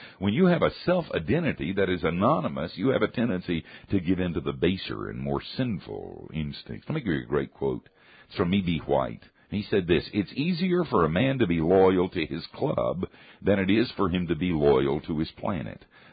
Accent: Asheville, North Carolina, United States

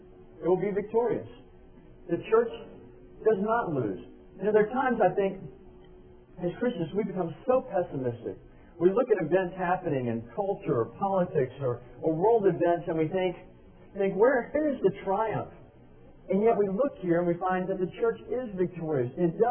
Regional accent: Atlanta, Georgia, United States; I grew up in Atlanta, and when I was growing up, Sports Illustrated did a cover story on Atlanta that said Losersville

